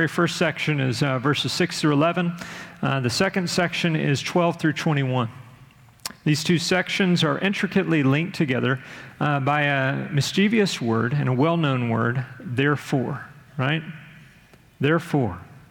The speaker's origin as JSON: {"language": "English", "town": "Conroe", "region": "Texas", "country": "United States", "tie": "born or raised there", "said": "When I was a kid growing up in my hometown of Conroe, Texas, which is just north of Houston"}